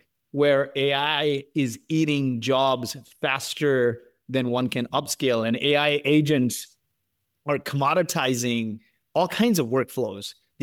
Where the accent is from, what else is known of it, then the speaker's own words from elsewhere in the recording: Toronto, Ontario, Canada; I grew up in Toronto, and my parents live in Markham.